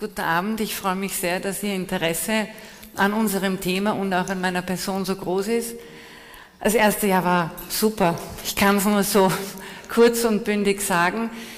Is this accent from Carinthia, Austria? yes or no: no; Vienna, Austria; also born or lived in Graz; now in Bregenz, Austria; Da ist natürlich so ein bisschen die Idee und Vorstellung eines Ostösterreichers, ich bin Wienerin